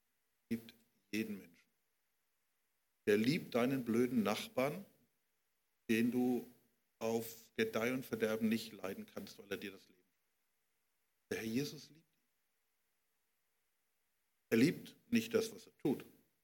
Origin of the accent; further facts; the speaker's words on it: Germany; Aber ich bin ein Deutscher und es war mein Volk.